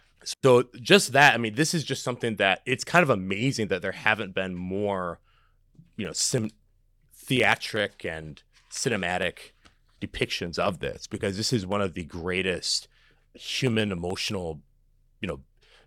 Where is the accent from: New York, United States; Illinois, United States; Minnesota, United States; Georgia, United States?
Minnesota, United States; moved away; It's like me, like I grew up in northern Minnesota, and I think my accent has softened a bit being away there so long.